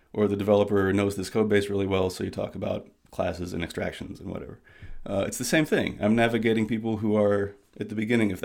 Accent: Chicago, Illinois, United States; now in New York, United States; I live in New York now, but I'm from the Chicago area and she's from Ohio.

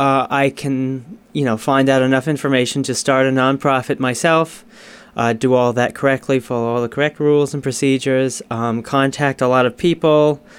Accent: Portsmouth, Rhode Island, United States; also born or lived in Rennes, France / Paris, France; Yes, I'm from Portsmouth. I grew up in Portsmouth. I went to Portsmouth High School, was in the band and all that, and graduated. And then I ended up doing my studies in Rennes, France, and in Paris also

